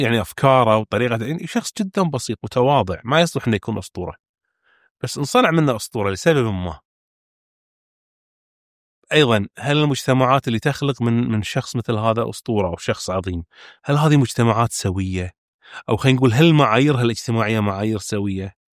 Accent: Kuwait; الناس تعتقد أن أنا مو قاعد أتكلم ككويتي، قاعد أتكلم صورة عامة

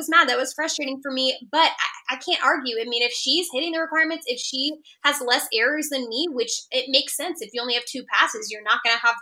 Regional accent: Texas, United States; considering, you know, I'm a Texan, I loved that.

